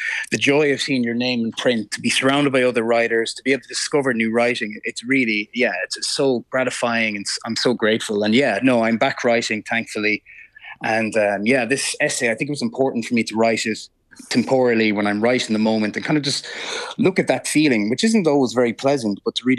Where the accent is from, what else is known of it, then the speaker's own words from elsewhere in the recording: Ireland; I find it's very difficult as an Irish person, you know, to talk about being good at something.